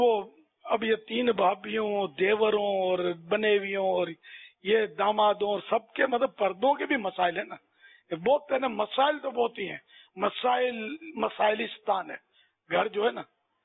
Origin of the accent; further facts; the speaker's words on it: Karachi, Sindh, Pakistan; born there; پیدا تو میں کراچی کا ہوں, پیدائش ہماری میری بھی